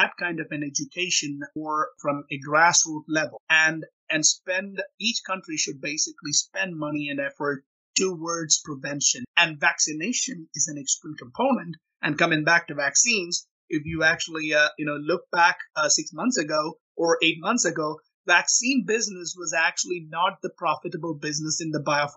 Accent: India; I grew up in India, right?

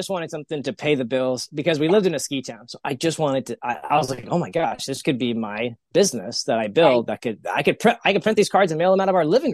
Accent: Texas, United States; now in Colorado, United States; My whole entire life, born and raised in Texas, always dreamt of living in Colorado.

